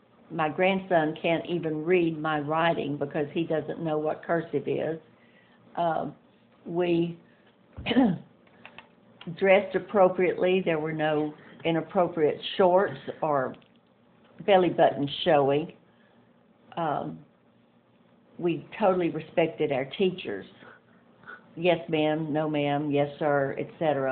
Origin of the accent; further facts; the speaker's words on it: Lytton Springs, Texas, United States; I grew up in Lytton Springs, Texas. I went to Lockhart High School, which is about 30 miles from Austin, and it was a small town. Everybody knew everybody. Everybody took care of each other. It was just a great place to grow up.